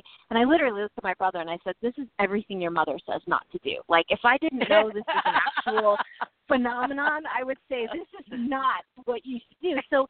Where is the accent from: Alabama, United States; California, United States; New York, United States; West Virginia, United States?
California, United States; Torrance; I grew up in Torrance, and our homecoming king was the son of the mortician